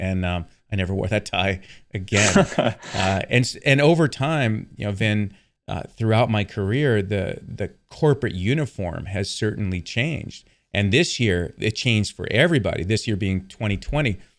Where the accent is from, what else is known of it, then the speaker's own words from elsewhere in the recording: New York, United States; I grew up in Long Island. I love waking up in the snow